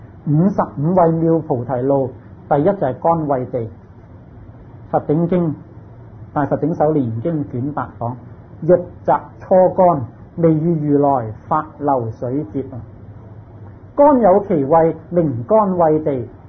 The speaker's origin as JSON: {"language": "Cantonese", "country": "Hong Kong", "tie": "born there", "said": "我们生在香港，香港四面环海，香港地就好少河流"}